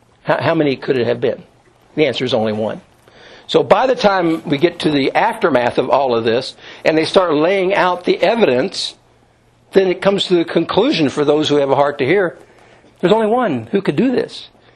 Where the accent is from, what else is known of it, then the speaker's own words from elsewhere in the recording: Louisville, Kentucky, United States; also born or lived in Owensboro, Kentucky / Telsen, Indiana / Lebanon, Kentucky / Cincinnati, Ohio; I was born in Owensboro, Kentucky, and we moved to Telsen, Indiana when I was real little, and in the second grade we moved to Louisville, Kentucky. And then I spent my seventh grade in Lebanon, Kentucky, and I went to high school in Cincinnati